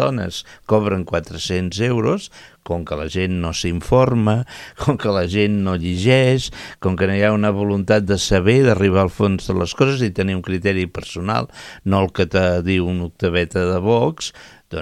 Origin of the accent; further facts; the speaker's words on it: Burgos, Castile and León, Spain; Jo vinc de Burgos, no? Que també no deixo de ser un immigrant.